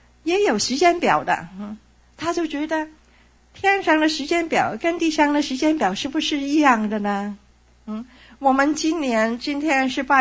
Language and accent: Chinese; China; 我们中国人还有出天意呢